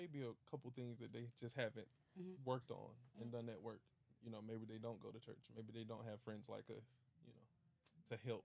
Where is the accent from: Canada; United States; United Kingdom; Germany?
United States; Atlanta, Georgia; I'm originally from Atlanta. I'm 30.